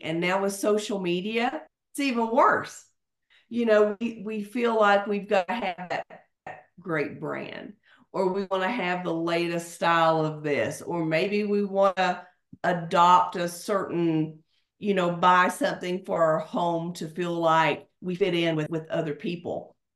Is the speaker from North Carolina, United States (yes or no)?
no; Kentucky, United States; you're from Kentucky, I'm from Kentucky.